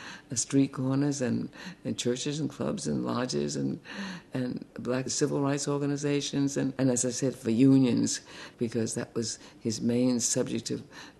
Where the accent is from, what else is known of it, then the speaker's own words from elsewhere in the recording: Harlem, New York, United States; I grew up in Harlem. In the film, I see some of the very streets I live on. So this film, it's where I come from. I don't know who I would be if I weren't this child from Harlem, this woman from Harlem.